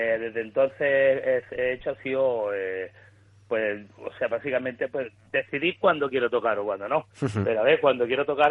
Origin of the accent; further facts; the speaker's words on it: Andalusia, Spain; nosotros somos andaluces, somos del sur, entonces nos cambia todo, nos cambia el paisaje, nos cambia el acento de la gente